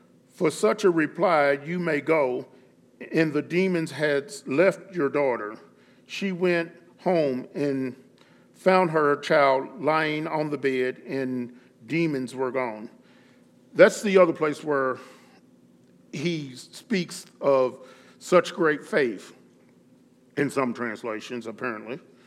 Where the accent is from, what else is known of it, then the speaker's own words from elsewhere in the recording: Kentucky, United States; now in Utah, United States; who would think about being in Utah when I was raised in Kentucky.